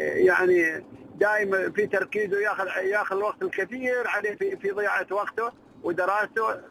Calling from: Dubai, United Arab Emirates; انا الحين في الشارع العام، طلع رايح دبي.

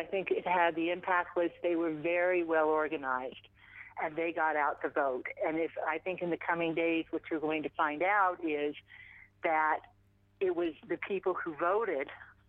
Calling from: California, United States; I'm calling from California and I teach at Queens.

